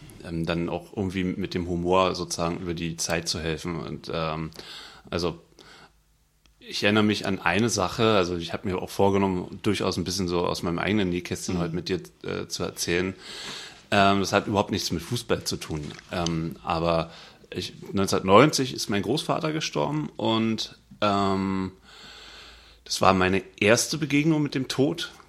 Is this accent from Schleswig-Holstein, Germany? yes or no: no; Berlin, Germany; Ich komme aus Neukölln, da hat man Kumpels, die heißen Ali.